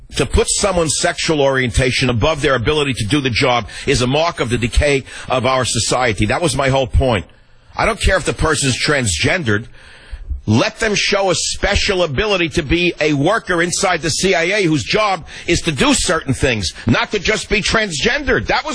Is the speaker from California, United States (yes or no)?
yes; San Francisco, California, United States; Martin on KSVO in my hometown of San Francisco.